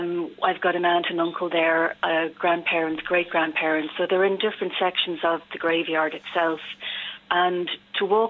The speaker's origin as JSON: {"language": "English", "town": "Ringsend", "region": "Leinster", "country": "Ireland", "said": "I'm from Ringsend. We've got a Ringsend Facebook page, Ringsend People at Home and Abroad."}